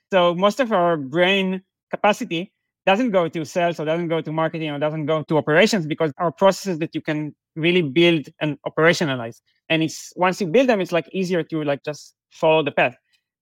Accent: Israel; English is a second language; I think growing up in Israel

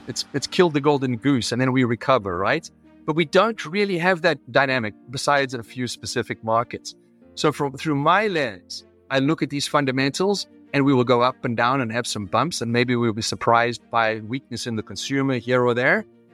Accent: South Africa; I grew up in South Africa.

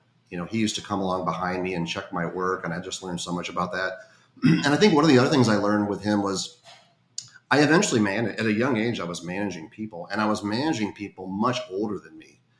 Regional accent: Midwest, United States; And when I was young, so I grew up in the Midwest.

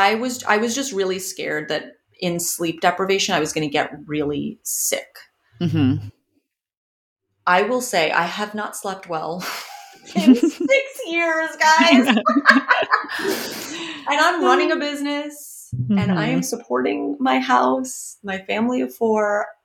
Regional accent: New York, United States; Like I'm a New Yorker.

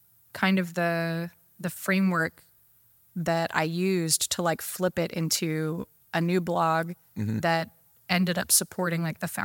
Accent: Texas, United States; Home is Texas.

